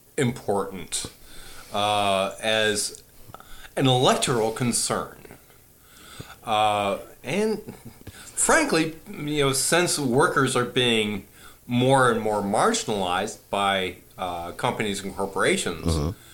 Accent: Minnesota, United States; I was growing up in Minnesota

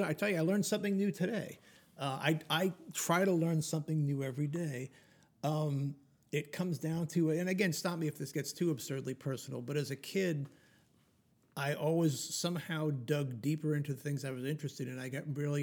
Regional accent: New York, United States; which is funny because I grew up in New York. I've never actually sat behind the driver's seat of a car.

